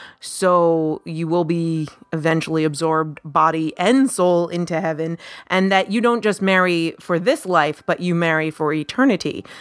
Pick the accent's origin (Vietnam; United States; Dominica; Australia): United States; now in Canada; I'm American too, but I'm in Canada.